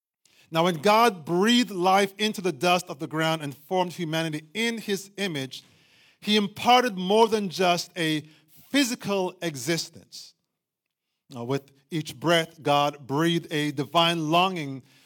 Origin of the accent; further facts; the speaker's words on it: Jamaica; now in United States; Born and raised in Jamaica, yes. But when I was born, most of my family was already living in this country.